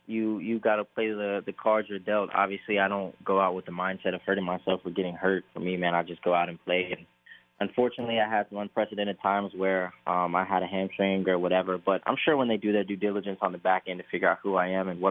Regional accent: Indiana, United States; I'm only going to say the Colts here because, you know, I'm from Indiana, so Indianapolis was always big for me and where I come from, but I was really an NBA guy growing up.

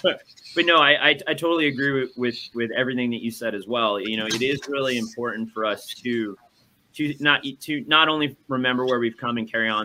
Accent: North East England, United Kingdom; Geordies are so proud of where they come from, and rightfully so.

